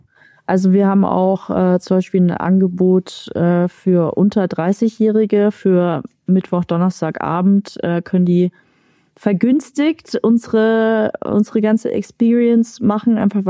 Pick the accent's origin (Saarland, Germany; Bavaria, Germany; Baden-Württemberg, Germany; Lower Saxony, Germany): Bavaria, Germany; Munich; ich bin Münchnerin